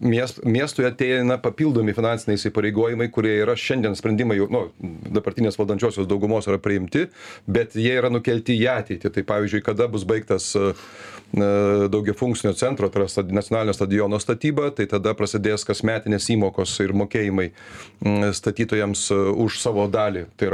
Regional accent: Vilnius, Vilnius County, Lithuania; būnu dažnai kaip vilnietis pasipiknės

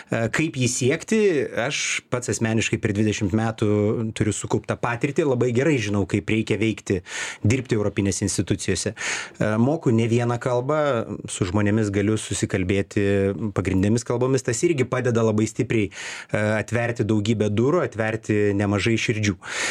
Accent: Panevėžys, Panevėžys County, Lithuania; Štai ten aš pats esu iš Panevėžio, tai Panevėžyje nemažai lankiausi.

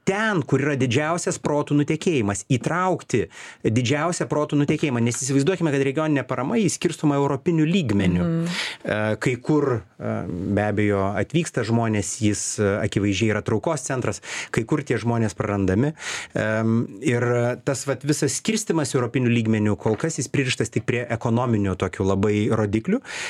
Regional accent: Panevėžys, Panevėžys County, Lithuania; Štai ten aš pats esu iš Panevėžio, tai Panevėžyje nemažai lankiausi.

